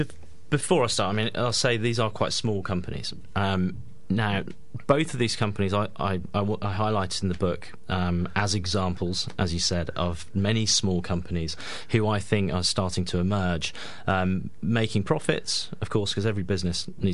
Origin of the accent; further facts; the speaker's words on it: Birmingham, West Midlands, United Kingdom; I was in Birmingham, and I'm from Birmingham, where people quite often use the word fab.